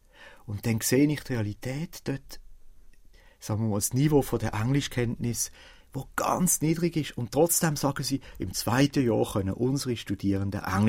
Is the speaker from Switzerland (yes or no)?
yes; Switzerland; Ich als Schweizer